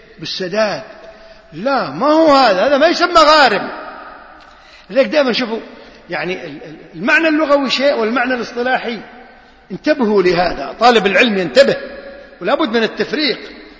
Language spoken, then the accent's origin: Arabic; Kuwait; اليوم يعني ما أدري، ما يعني خاص عندنا في الكويت هنا ما أعرف